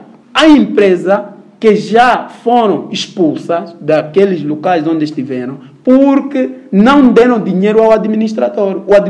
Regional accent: Angola; Nós não somos angolanos.

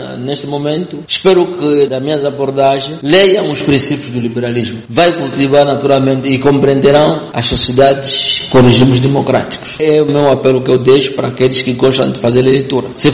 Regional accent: Angola; eu como angolano

